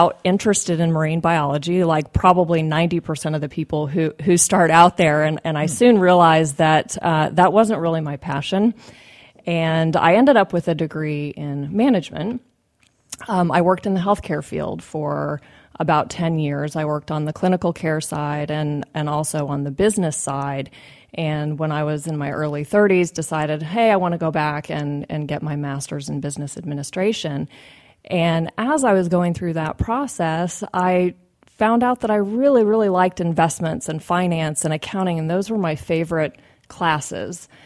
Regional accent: Decatur, Illinois, United States; Well, I grew up in a town in central Illinois called Decatur, very agriculturally oriented, home of Archer Daniels Midland Company, Firestone. So a lot of blue collar, a lot of factory, great place to grow up.

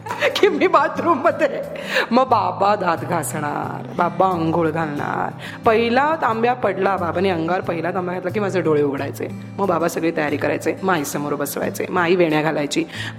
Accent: Borivali, Maharashtra, India; माझी शाळा विद्या विकास सभा बोरिवलीतच माझ्या घरापासून अगदी जवळ होती, दुसऱ्या मिनिटावर म्हणजे शाळेची बेल माझ्या घरी ऐकू यायची.

